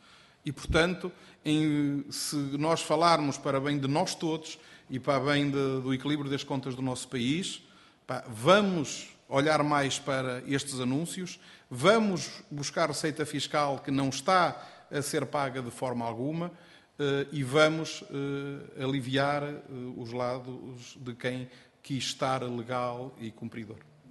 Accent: Porto, Portugal; Ao contrário dos meus colegas, eu venho do Porto. Portanto, é uma cidade que eu conheço muito bem.

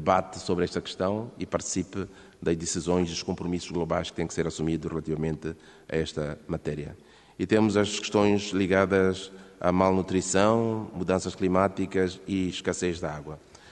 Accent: Mozambique; now in Portugal; para completar a apresentação, eu sou moçambicano e responsável do escritório da FAO aqui em Portugal

